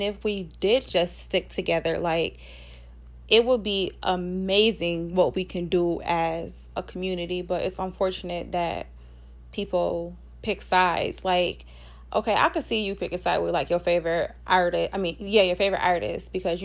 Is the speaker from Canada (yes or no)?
no; Buffalo, New York, United States; I don't even say I'm from Buffalo.